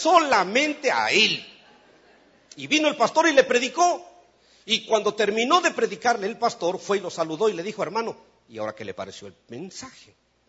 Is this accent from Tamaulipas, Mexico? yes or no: yes; Matamoros, Tamaulipas, Mexico; Fíjese que yo vengo de Matamoros, Tamaulipas, México. Es una ciudad que está en la frontera con los Estados Unidos.